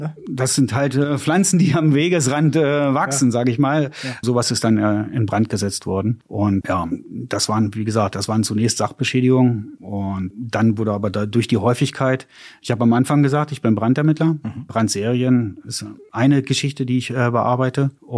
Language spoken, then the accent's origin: German; Wolfsburg, Lower Saxony, Germany; born there; Ja, ich bin dort schon sehr, sehr lange wohnhaft. Ich bin gebürtiger Wolfsburger.